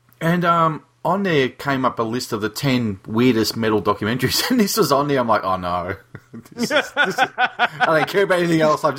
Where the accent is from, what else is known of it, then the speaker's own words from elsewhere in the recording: Australia; just for us Australians here, what is Vice Noisy?